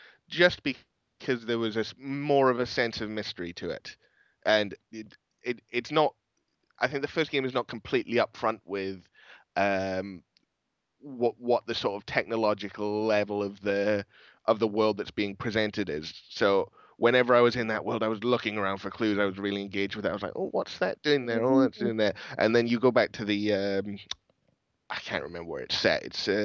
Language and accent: English; Swansea, Wales, United Kingdom; character in only protagonist I think in all of video games who comes from my hometown.